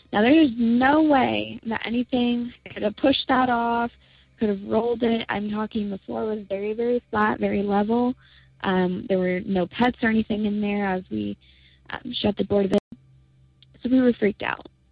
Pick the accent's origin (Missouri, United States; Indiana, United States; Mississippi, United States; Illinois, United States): Indiana, United States; I'm from Indiana